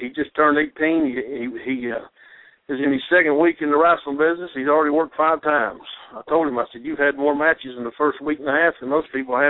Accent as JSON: {"language": "English", "region": "Tennessee", "country": "United States", "tie": "born or raised there", "said": "So, I grew up here in East Tennessee."}